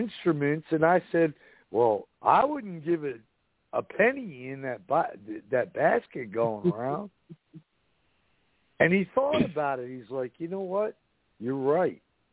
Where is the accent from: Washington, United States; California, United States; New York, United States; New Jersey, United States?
New Jersey, United States; moved away as an adult; I grew up, was born and raised in New Jersey, and I moved down here in 07, and I love it.